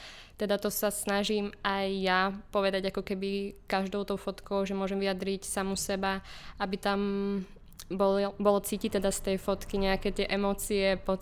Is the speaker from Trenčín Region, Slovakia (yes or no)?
no; Prešov, Prešov Region, Slovakia; pochádzam teda z Prešova, z malého mesta, teda je to tretie najväčšie mesto na Slovensku, na východe